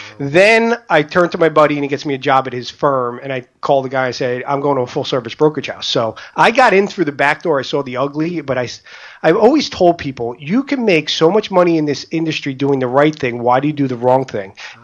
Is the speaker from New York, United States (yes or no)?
yes; Staten Island, New York, United States; I grew up in Staten Island, New York, outside of New York City.